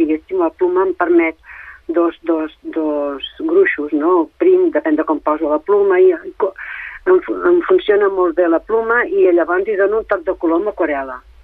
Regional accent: Terrassa, Catalonia, Spain; perquè jo dic que soc de Terrassa, però dic a Castellà fa molt temps, doncs al voltant del Vallès

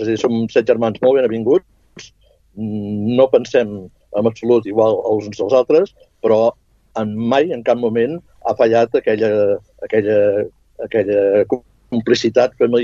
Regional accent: Sabadell, Catalonia, Spain; born there; jo naixí a Sabadell, a l'Escola Pia.

